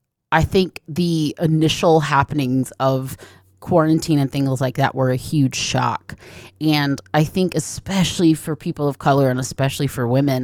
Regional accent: Atlanta, Georgia, United States; I grew up in Atlanta. You know, it's like there's a lot of Black women there.

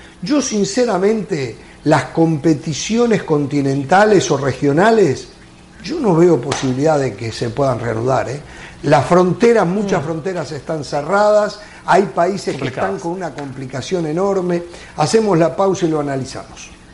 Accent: Uruguay; hoy yo les contaba que en mi país están pensando en esa cancha reanudar el campeonato uruguayo

